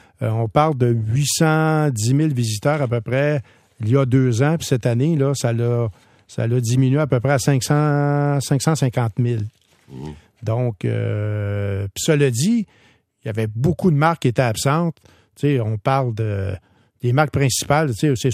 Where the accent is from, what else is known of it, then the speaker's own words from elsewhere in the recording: Quebec, Canada; Sauf que nous, chez nous, au Québec, ça coûte pas cher